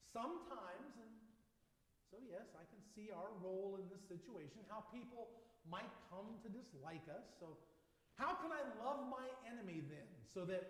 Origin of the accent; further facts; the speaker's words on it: United States; And I'm American.